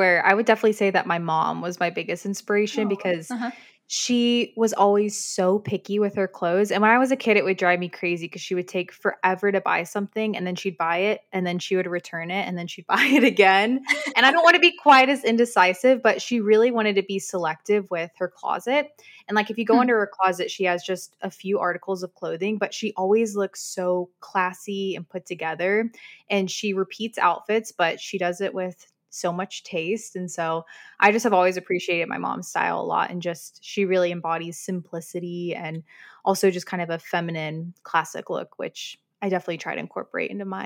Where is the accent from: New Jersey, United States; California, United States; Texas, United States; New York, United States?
Texas, United States; but one that I can get behind, especially as a Texan, are all the cowboy boots I've been seeing lately.